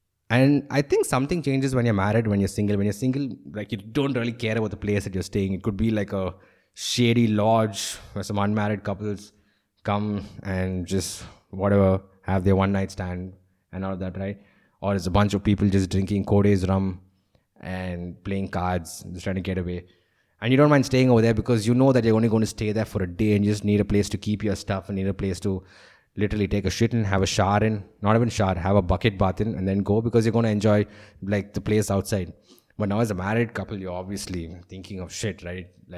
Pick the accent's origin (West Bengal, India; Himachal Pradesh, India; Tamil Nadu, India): Tamil Nadu, India; Chennai; you know, I'm from Chennai, right? And my family obviously moved to Bangalore.